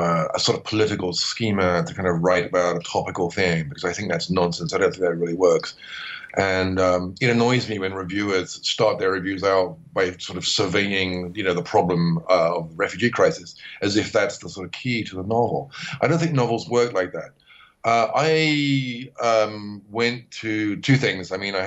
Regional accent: United Kingdom; now in Bangkok, Thailand; I'm a British writer living in Bangkok at the moment.

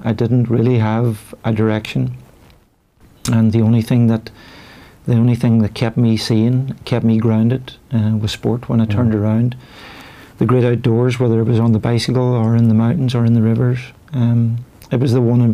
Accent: Ulster, Ireland; for me, as a mountaineer, a purist mountaineer growing up in Donegal here in Ireland

